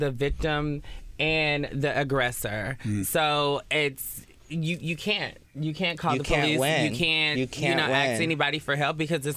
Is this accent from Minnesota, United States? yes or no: no; Oakland, California, United States; But yeah, so growing up in Oakland was very hard